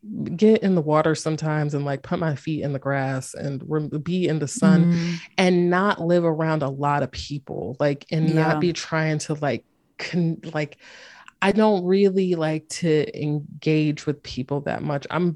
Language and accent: English; Greensboro, North Carolina, United States; also born or lived in Durham, North Carolina; like for a long time I lived in Durham, North Carolina, and I'm from Greensboro originally, and I felt very happy to be based in North Carolina